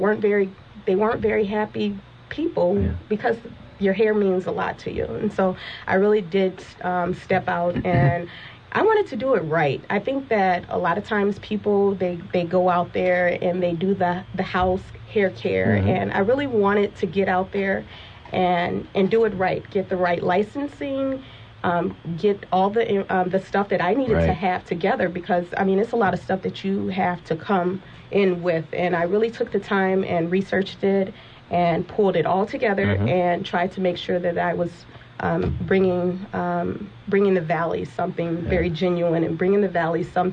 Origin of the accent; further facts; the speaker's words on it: Chicago, Illinois, United States; Yes, I am originally from Chicago.